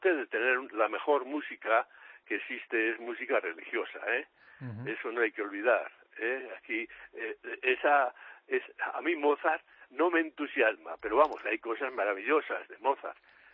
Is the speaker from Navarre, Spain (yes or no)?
yes; Aibar, Navarre, Spain; desde niño en mi pueblo de Aibar, Navarra, estudié música desde pequeño